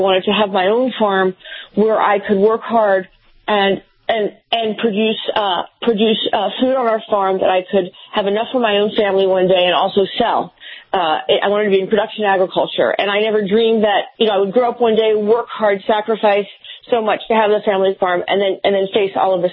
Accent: Mount Vernon, Virginia, United States; You know, I grew up in Mount Vernon, Virginia. I'm the youngest of three girls.

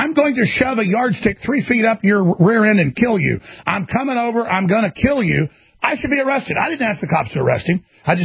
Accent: United States; no, I'm an American, not some failed thing from 75 years ago in Germany.

